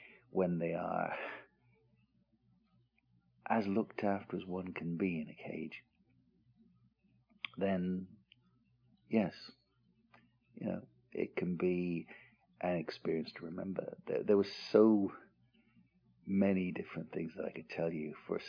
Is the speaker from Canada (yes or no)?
no; England, United Kingdom; I'm an Englishman. I know what rain is like, but this is like no kind of rain I have ever seen.